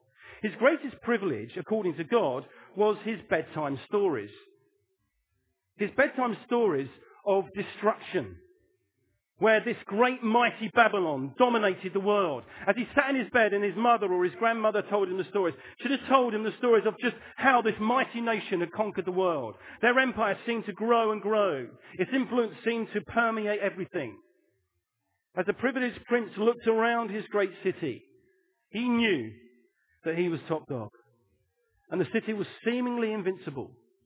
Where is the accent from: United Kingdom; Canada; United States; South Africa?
United Kingdom; England; being English, we needed a cup of tea.